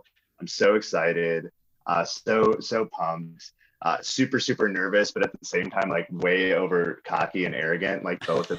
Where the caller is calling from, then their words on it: Pasadena, California, United States; I'm calling in from Pasadena, California, where it's beautiful and sunny.